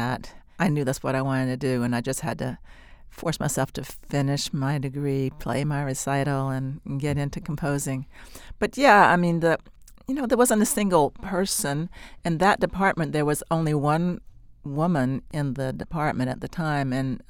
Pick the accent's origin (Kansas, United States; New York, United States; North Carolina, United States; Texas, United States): North Carolina, United States; I grew up in North Carolina on the coast, and of course we have those summer sounds too, like we have in South Carolina, and I was living in South Carolina